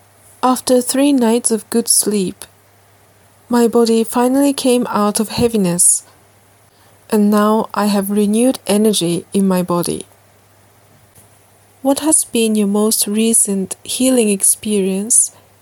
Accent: Japan; English is a second language; I am speaking to you today from my hometown in Japan. Here, it is rainy season at the moment, and there's very little sunshine.

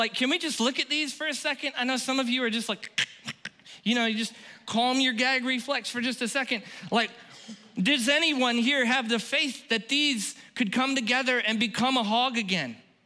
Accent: Fellsmere, Florida, United States; Yuppies can pick up chicken bones at Publix, but I'm from Fellsmere.

